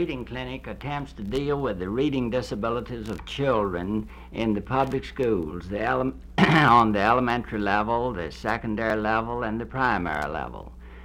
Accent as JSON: {"language": "English", "town": "Norfolk", "region": "Virginia", "country": "United States", "said": "Yes, I'm from the South. I'm from Norfolk, Virginia."}